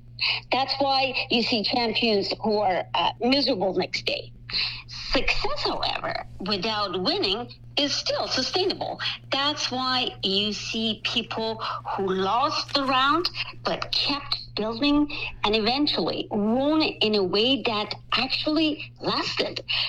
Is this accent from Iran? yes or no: yes; Iran; English is a second language; I myself, as a kid, I grew up in Iran.